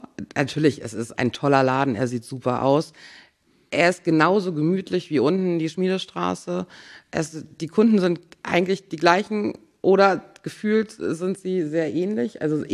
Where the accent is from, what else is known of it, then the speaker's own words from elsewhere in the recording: Schwarzenbeck, Schleswig-Holstein, Germany; ich bin ganz normal hier in Schwarzenbeck zur Schule gegangen, habe hier meine Jugend verbracht